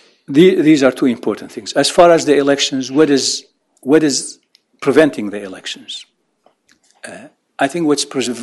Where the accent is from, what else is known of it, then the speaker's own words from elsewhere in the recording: Kirkuk, Kirkuk Governorate, Iraq; my family was evicted from Kirkuk, and we are from Kirkuk, and now they have returned.